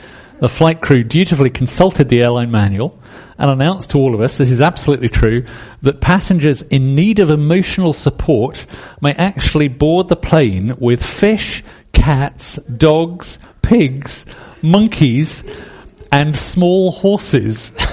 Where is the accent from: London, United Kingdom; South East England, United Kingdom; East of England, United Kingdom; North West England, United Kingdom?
South East England, United Kingdom; The church that I grew up in down in Surrey is called the Church of the Good Shepherd.